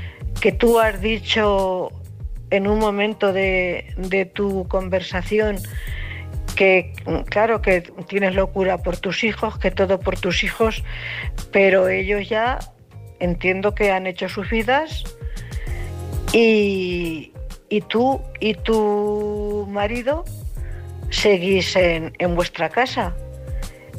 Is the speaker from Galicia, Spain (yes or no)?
no; Cuenca, Castilla-La Mancha, Spain; también castellano manchega como ella, de Cuenca.